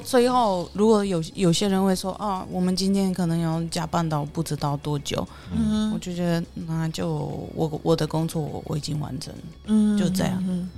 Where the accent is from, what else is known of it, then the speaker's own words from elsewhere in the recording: Poland; Chinese is a second language; 你完成我们波兰人8个小时的工作